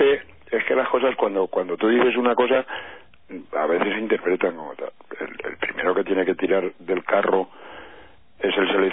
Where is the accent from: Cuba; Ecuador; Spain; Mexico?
Spain; tener identidad de cómo somos los españoles